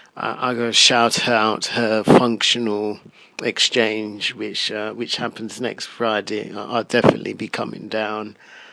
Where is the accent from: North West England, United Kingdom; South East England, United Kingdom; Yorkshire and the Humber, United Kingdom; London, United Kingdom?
London, United Kingdom; And for a conference that happens in my hometown, and you've just got to get down to QCon London 2012.